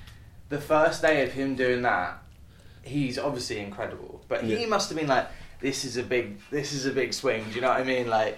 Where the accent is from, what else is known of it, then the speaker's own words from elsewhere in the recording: United Kingdom; I'm British, I don't blow smoke, you know what I mean, unless I want to.